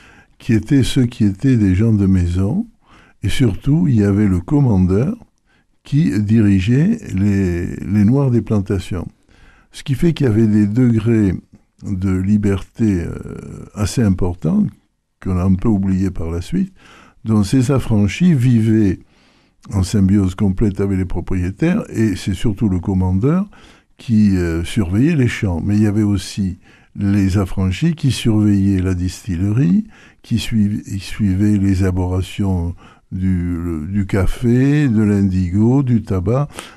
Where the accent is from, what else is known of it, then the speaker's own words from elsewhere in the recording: Toulouse, Occitanie, France; Ah ben quand on est Toulousain